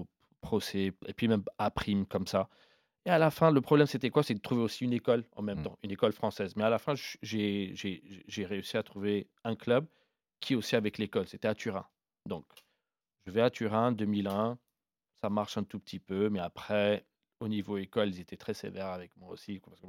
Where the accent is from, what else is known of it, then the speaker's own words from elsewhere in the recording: Ethiopia; je suis né en Éthiopie, père grec-éthiopien, mère italienne-érythréenne.